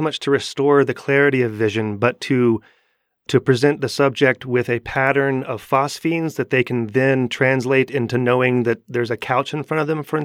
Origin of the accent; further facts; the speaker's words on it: Netherlands; English is a second language; when I visit the Netherlands, my home country.